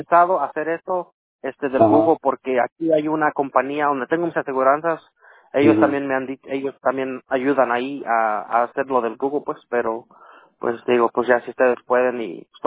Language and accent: Spanish; Toluca, State of Mexico, Mexico; born there; Este, en la, en la ciudad que nací.